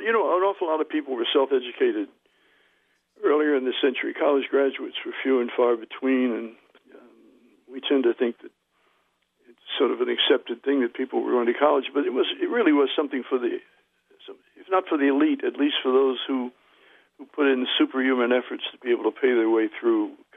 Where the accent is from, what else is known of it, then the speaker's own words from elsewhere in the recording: Alabama, United States; born there; And although I was born in the South, and actually in the really deep South, and Utah, Alabama, spelled with an E for the Indians rather than the state.